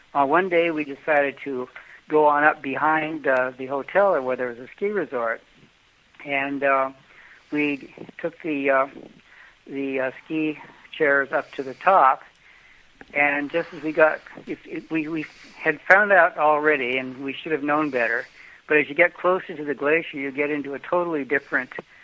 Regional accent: Mexico; accent: Mexican; English is a second language; I don't have an American accent. I have a Mexican accent, and they had to listen very carefully.

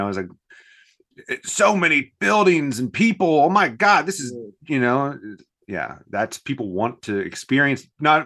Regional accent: Winchester, Virginia, United States; … is from my hometown of Winchester, Virginia.

